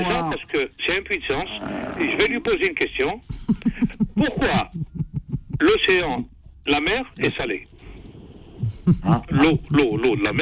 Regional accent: Algeria; moi, quand j'étais enfant en Algérie

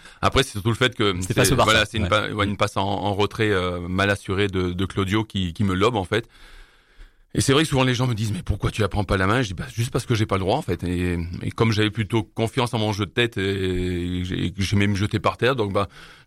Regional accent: Saint-Etienne, Auvergne-Rhône-Alpes, France; Et comme je viens en plus de Saint-Etienne, c'était des matchs où il fallait pas trop que je me rate

